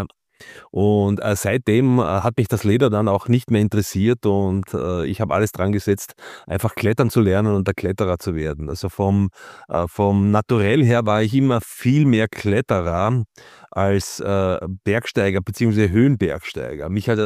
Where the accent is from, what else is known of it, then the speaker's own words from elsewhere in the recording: Carinthia, Austria; Also ich bin in Kärnten geboren und habe das Klettern in den Grenzbergen zu damals Jugoslawien, heute Slowenien begonnen, dann in den Karawanken.